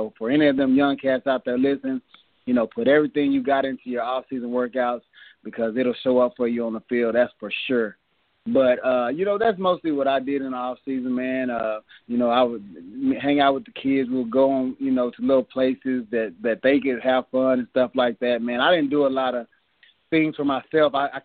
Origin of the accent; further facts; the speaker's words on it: Abilene, Texas, United States; also born or lived in Mark, Texas; I also have to give a shout-out to my hometown. I mean, Abilene is where I grew up, but my hometown is Mark, Texas.